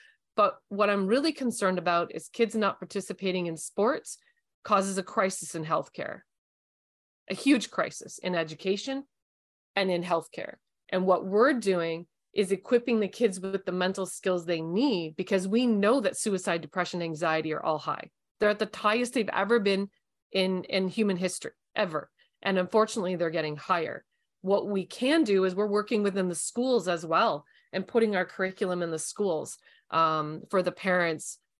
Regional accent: Canada; I am from Canada. I'm a multi-sport athlete. I was raised with brothers.

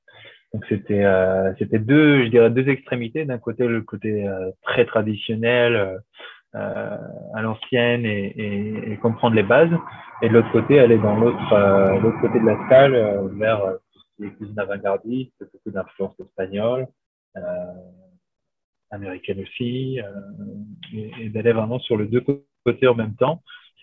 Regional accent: Tel Aviv, Tel Aviv District, Israel; French is a second language; moved away as an adult; j'ai 30 ans, d'origine israélienne. J'ai grandi à Tel Aviv jusqu'à mes 21 ans.

